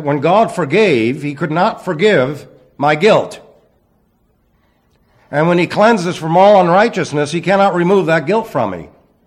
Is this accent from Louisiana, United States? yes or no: no; New York, United States; It's flaw, by the way, not floor. I know I'm from New York, but it's flaw. I've learned how to speak Arizonan.